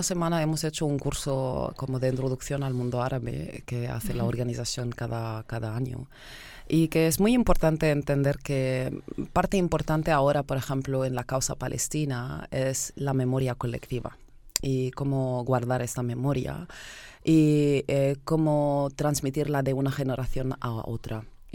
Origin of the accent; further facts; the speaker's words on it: Lebanon; Spanish is a second language; moved away as an adult; now in Barcelona, Spain; Soy libanesa, vivo en Barcelona desde hace 4 años más o menos